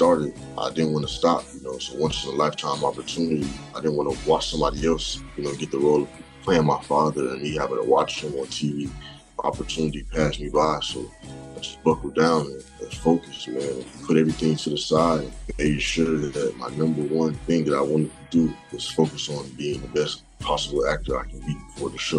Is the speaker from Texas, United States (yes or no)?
no; Miami, Florida, United States; now in Los Angeles, United States; told me that he was going to move me from my hometown, Miami, to L.A., put me in acting classes